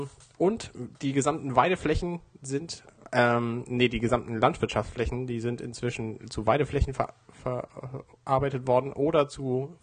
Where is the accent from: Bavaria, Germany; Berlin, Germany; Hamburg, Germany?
Hamburg, Germany; Wir sind ja als Hamburger, sind wir ja quasi am liebsten in Hamburg.